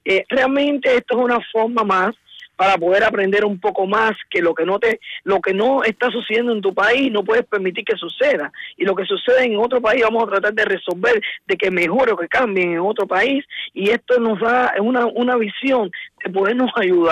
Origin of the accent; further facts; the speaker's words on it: Cuba; estaré en mi tierra patria, Cuba